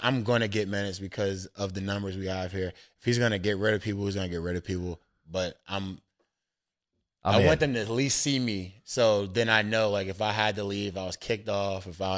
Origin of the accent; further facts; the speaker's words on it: Newark, New Jersey, United States; Like, I'm from Newark, New Jersey. I've played in some of the worst areas ever